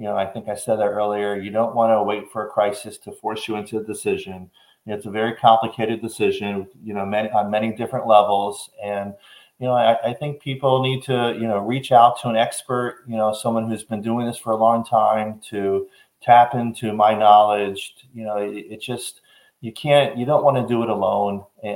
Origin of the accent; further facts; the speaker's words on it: Fort Lauderdale, Florida, United States; also born or lived in New York / Washington, D.C.; So I am a native Floridian. So I was born and raised over in Fort Lauderdale on the East Coast.